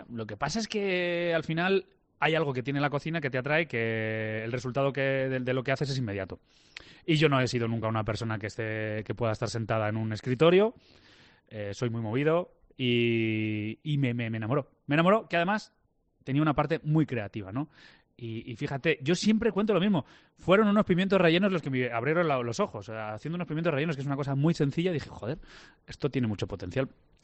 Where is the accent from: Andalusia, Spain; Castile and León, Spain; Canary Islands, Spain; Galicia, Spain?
Castile and León, Spain; Valladolid; yo soy de Valladolid, nací aquí y soy de un barrio muy popular que es la Huerta del Rey. Yo vivía muy cerquita en la parcela 6 de la Huerta del Rey, en la Avenida Sánchez Arjona, número 9, en el cuarto